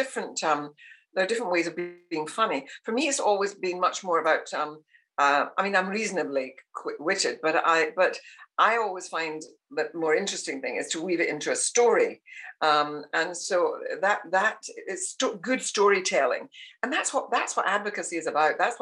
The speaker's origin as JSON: {"language": "English", "region": "Scotland", "country": "United Kingdom", "accent": "Scottish", "said": "And I've never, ever tried to lose my Scottish accent."}